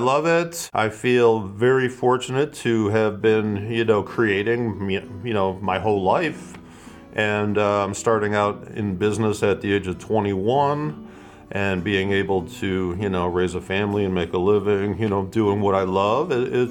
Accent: Cleveland, Ohio, United States; now in Marblehead, United States; Well, I'm from the Cleveland area. I spent 40 years there, and I've been in Marblehead approximately 27 years.

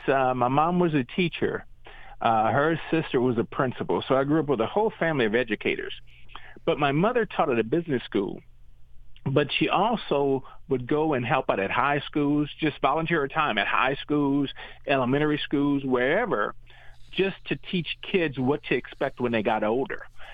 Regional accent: Louisiana, United States; Well, you know, growing up in Louisiana, everybody sits in the kitchen.

